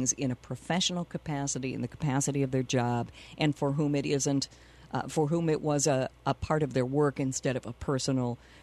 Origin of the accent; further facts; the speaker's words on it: Rochester, Minnesota, United States; and of course I grew up in Rochester, where also high school and college kids functioned as tour guides for Mayowood and the Plummer House.